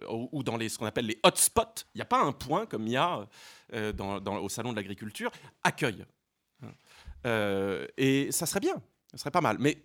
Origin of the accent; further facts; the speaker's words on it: France; born there; moi, je suis né en France, de parents français, comme tout le monde.